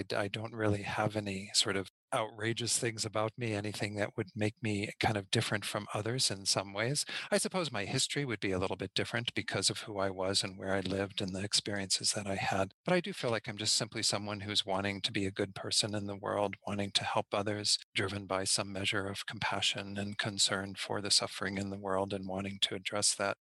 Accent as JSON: {"language": "English", "town": "St. Louis", "region": "Missouri", "country": "United States", "tie": "born or raised there", "said": "I grew up in St. Louis, mostly. My father was in the Army, so we moved around a bit and settled in St. Louis around, I was around the age of 9 or 10."}